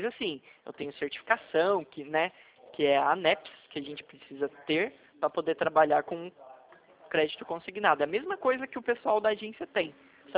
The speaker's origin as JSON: {"language": "Portuguese", "town": "São José dos Campos", "region": "São Paulo", "country": "Brazil", "said": "porque eu sou de São José dos Campos"}